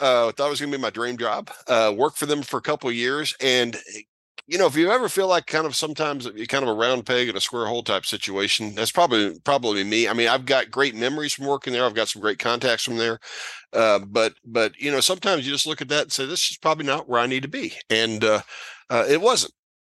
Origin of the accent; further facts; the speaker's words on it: St. Louis, Missouri, United States; So I grew up in St. Louis.